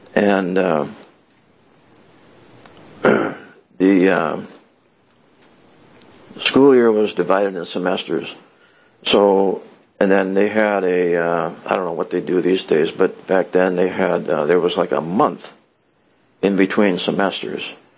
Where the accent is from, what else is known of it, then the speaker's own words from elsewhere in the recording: Hopkins, Minnesota, United States; also born or lived in Richfield; When I was born, my parents lived in Richfield, and shortly after I was born, we moved from Richfield to Hopkins. Yes, this Hopkins right here, just a little ways down the road. So I spent most of my formative years here in Hopkins